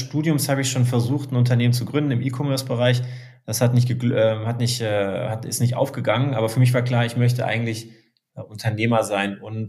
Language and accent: German; Freiburg, Baden-Württemberg, Germany; also born or lived in Moscow, Russia; ich bin 35 Jahre alt, ich bin in Moskau geboren und mit einem Jahr nach Deutschland gekommen mit meinem Bruder und meinen Eltern. Und wir sind in Freiburg im Süden von Deutschland aufgewachsen